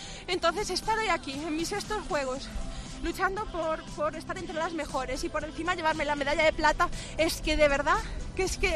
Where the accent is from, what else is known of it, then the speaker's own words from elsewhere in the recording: Aldán, Galicia, Spain; gracias a mi pueblo, Aldán, Cangas, Ogrove